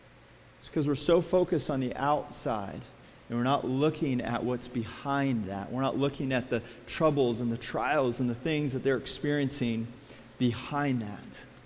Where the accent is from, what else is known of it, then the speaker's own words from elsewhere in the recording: California, United States; I'm different because of growing up in Central California.